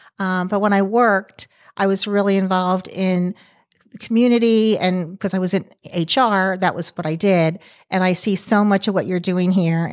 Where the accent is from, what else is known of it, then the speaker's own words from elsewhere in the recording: Philadelphia, Pennsylvania, United States; You know, we're from the East Coast. Everything is rushed all the time.